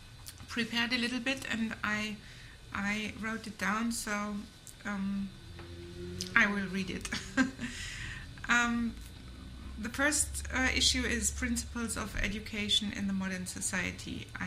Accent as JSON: {"language": "English", "country": "Germany", "tie": "born or raised there", "also_born_or_lived": "Hamburg", "second_language": "English", "lives_now": "Berlin, Germany", "said": "I live in Berlin now nearly 30 years. And I was born in Hamburg and brought up in the south of Germany."}